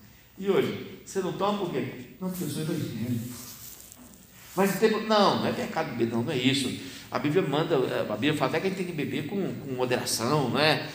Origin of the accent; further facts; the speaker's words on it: Pernambuco, Brazil; Lá na minha terra é insosso. Eu sou pernambucano, meio cansado, mas sou de lá